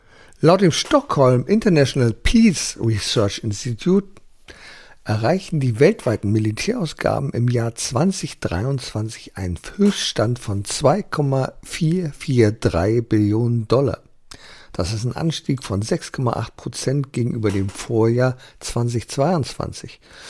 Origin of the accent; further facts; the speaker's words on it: Berlin, Germany; Ich bin ja in Berlin aufgewachsen, 400 Meter von der Mauer. Also auf der westlichen Seite der Mauer.